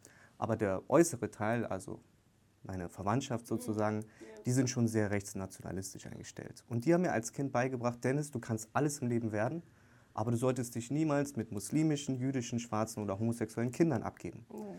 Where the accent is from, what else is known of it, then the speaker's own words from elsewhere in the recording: East Germany, Germany; born there; Ich positioniere mich selbst als weiße Person. Ich bin gebürtig in der DDR geboren, meine Familie stammt aus der DDR.